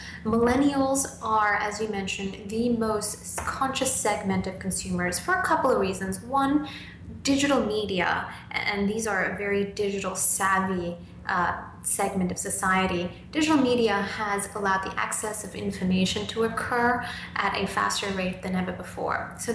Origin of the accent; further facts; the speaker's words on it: Nigeria; also born or lived in Zimbabwe / Vietnam / Bangladesh / India; I grew up in Nigeria, Zimbabwe, Vietnam, Bangladesh, and India